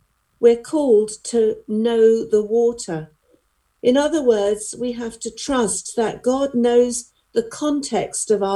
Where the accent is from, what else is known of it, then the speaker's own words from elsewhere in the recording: Pinner, London, United Kingdom; But remember, my roots are suburban. I come from Pinner.